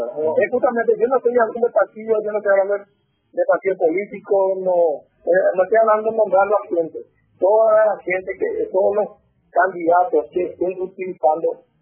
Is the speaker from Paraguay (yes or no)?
yes; Paraguay; Somos paraguayos libres y soberanos.